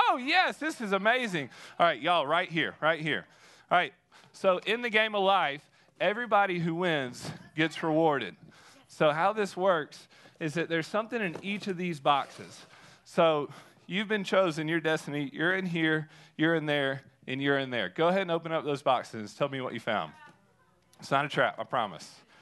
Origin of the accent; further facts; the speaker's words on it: Alabama, United States; Okay, I'm from Alabama. We go paper, rock, scissors, then shoot.